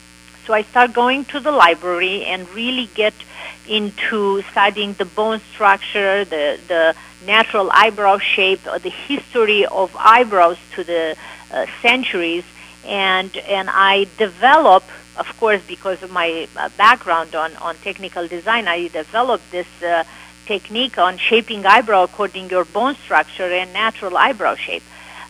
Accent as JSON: {"language": "English", "country": "Romania", "tie": "born there", "second_language": "English", "said": "I was born in Romania, and I went to art school and studied construction and architecture."}